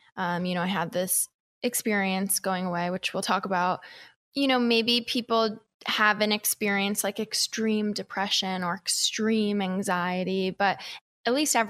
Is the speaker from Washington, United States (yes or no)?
yes; Seattle, Washington, United States; So I grew up in Seattle, Washington. I come from a little bit of a blended family. My mom was actually from Mongolia and my dad is from Seattle.